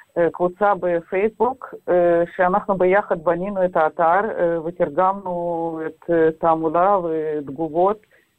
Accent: Russia; Hebrew is a second language; now in Israel; אני גדלתי ברוסיה, לא הייתה לנו שום ידע על למה אנחנו יהודים ודברים כאלה, וכשאני עזבתי את רוסיה

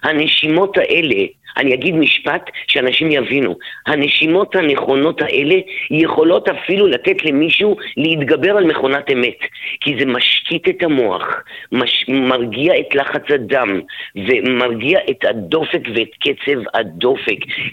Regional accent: Ashkelon, Southern District, Israel; אני אשקלונית

